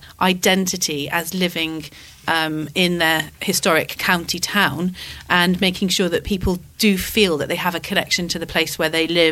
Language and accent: English; Gibraltar; also born or lived in Australia / United Kingdom; now in Isle of Wight, United Kingdom; I've lived in Australia, yeah. I come from Gibraltar originally, but I've lived in Australia, lived in UK, and now loving the Isle of Wight.